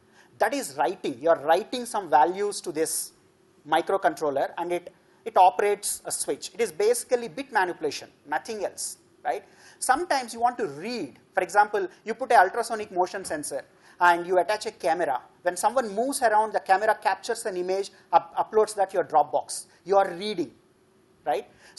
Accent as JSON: {"language": "English", "region": "Andhra Pradesh", "country": "India", "said": "You know, I'm from Andhra, so you know Chandrababu Naidu is now talking about smart cities"}